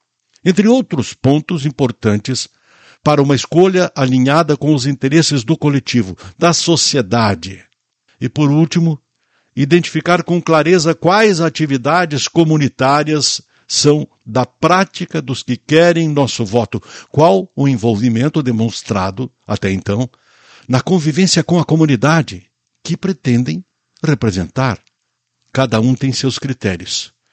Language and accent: Portuguese; Muitos Capões, Rio Grande do Sul, Brazil; Assim como quem nasce em muitos capões, a minha terra natal é capoense, e assim por diante.